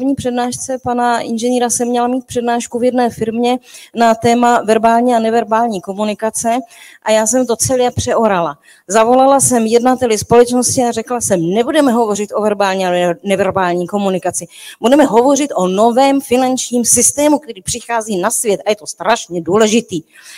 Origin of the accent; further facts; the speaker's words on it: Jihlava, Vysočina Region, Czechia; jsem z Jihlavy